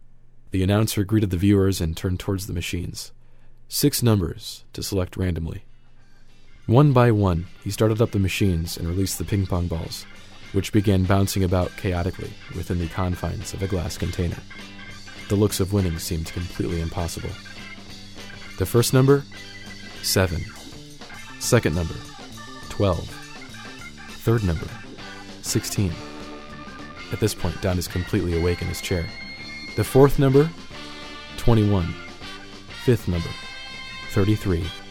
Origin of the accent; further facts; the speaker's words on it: Bloomington, Illinois, United States; That's Don Gillen, a resident from my hometown of Bloomington Normal and a close family friend.